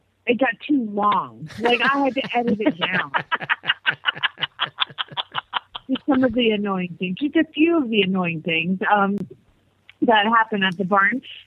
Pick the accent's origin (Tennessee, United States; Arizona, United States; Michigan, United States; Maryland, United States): Arizona, United States; Phoenix; from Phoenix, Arizona